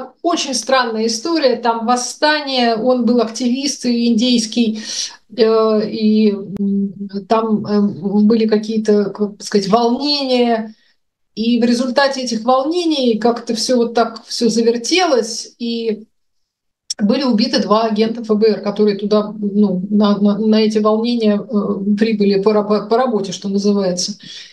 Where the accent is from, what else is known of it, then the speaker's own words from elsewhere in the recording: Tver Oblast, Russia; ну, потому что я из Тверской области.